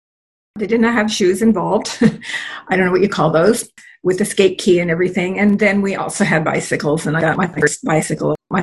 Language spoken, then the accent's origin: English; Beaverton, Oregon, United States; I didn't actually grow up in Portland. I was born here, but I was raised in Beaverton in a GI Bill house out on originally a gravel street in Beaverton when Beaverton was tiny, like 3,000 people.